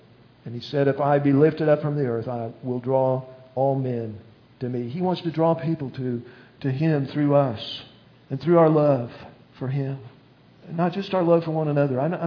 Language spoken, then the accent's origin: English; Illinois, United States; She lived in southern Illinois. We're from Illinois. I lived in the Chicago area.